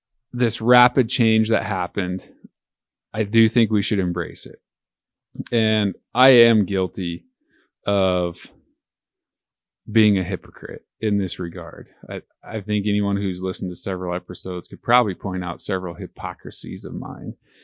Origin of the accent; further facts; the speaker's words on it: Florida, United States; The culture around me, my hometown in Florida is changing. It doesn't look the same.